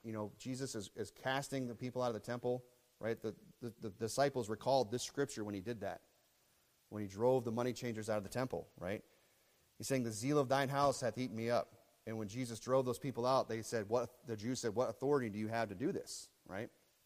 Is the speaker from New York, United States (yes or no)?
no; Rapid City, South Dakota, United States; born there; also born or lived in Traverse City, Michigan; You know, I could say, hey, I'm from Traverse City, Michigan, because that's where I lived before I moved here. But where I'm of is Rapid City, South Dakota, because that's where I was born, okay?